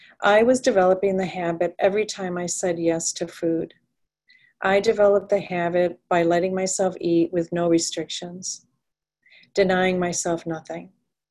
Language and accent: English; Chicago, Illinois, United States; I grew up in Chicago. I'm from an immigrant family. We weren't poor.